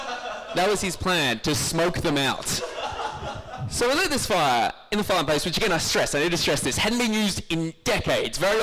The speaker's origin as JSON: {"language": "English", "town": "Geelong", "region": "Victoria", "country": "Australia", "tie": "born or raised there", "said": "I'm from Geelong. Shout out to Geelong. Anyway, I was in Geelong, which is where I grew up and where my parents still live."}